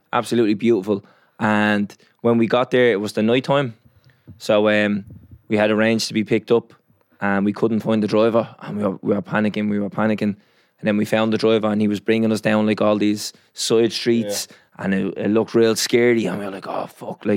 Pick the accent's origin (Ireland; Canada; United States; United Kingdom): Ireland; they found out I was from Ireland